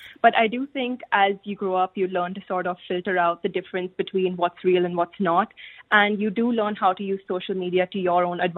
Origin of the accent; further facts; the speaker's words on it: India; especially I'm from India.